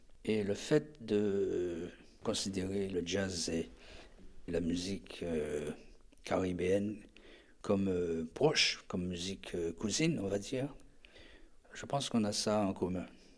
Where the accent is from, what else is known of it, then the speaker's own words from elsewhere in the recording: Pointe-à-Pitre, Guadeloupe; Moi, je suis de Pointe-à-Pitre, j'habitais donc la Guadeloupe